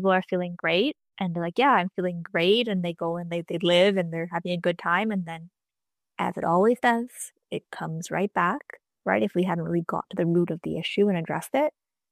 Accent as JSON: {"language": "English", "country": "Canada", "said": "as a Canadian, you know, we can't just go to the doctor and just and pay."}